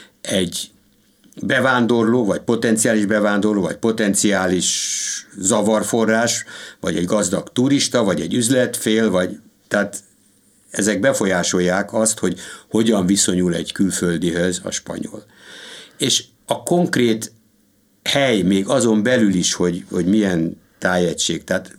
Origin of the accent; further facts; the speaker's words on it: Hungary; a szomszédom felesége olasz, a másiknak a felesége lengyel, én speciál magyar vagyok